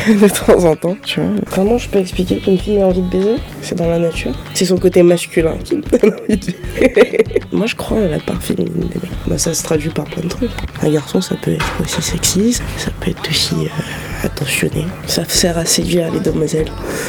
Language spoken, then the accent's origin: French; French Antilles, France; born there; Je suis née aux Antilles.